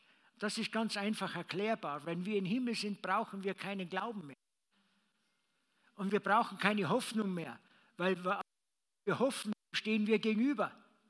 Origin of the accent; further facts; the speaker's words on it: Austria; ob das jetzt bei uns in Österreich ist, ob es in Deutschland ist, in Europa ist, auch in Amerika.